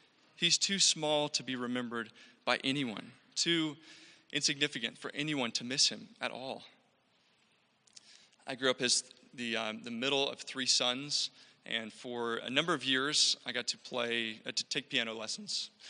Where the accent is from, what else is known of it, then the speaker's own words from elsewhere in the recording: Georgia, United States; Not supposed to say that because I'm from Georgia